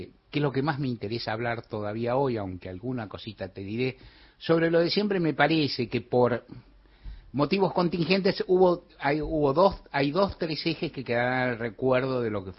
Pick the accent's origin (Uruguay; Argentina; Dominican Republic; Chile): Argentina